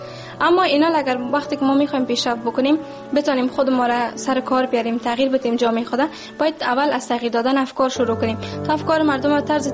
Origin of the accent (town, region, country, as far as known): Afghanistan